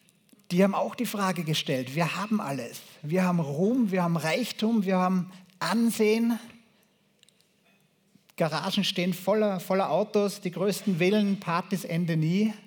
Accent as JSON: {"language": "German", "country": "Austria", "said": "es wird vor allem bei uns in Europa, in Österreich, wird das ja oft ausgeblendet."}